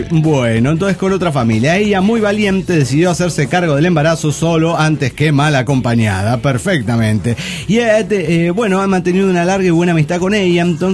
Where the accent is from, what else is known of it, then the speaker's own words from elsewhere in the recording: Puebla, Mexico; de Puebla, México.